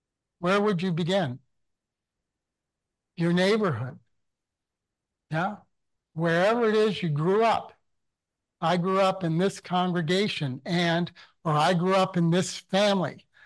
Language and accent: English; Ontario, Canada; I grew up in Southern Ontario, and we'd visit churches that had a mixed German-English service.